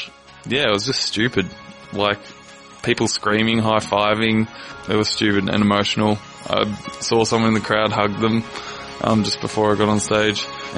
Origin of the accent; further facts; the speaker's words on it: Langwarrin, Victoria, Australia; I'm going to run from my hometown in Langwarrin to Meredith in the nude